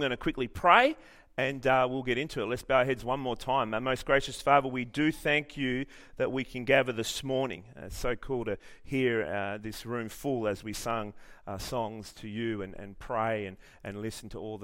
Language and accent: English; Australia; born there; I obviously am an Italian. My parents are Italian. They migrated here after World War II. I was born here in Australia.